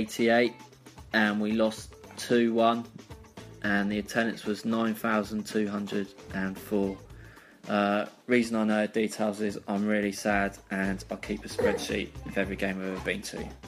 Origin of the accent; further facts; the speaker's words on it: Bournemouth, South West England, United Kingdom; supporting Bournemouth is because it's my hometown team and I'm very loyal and I've always supported them.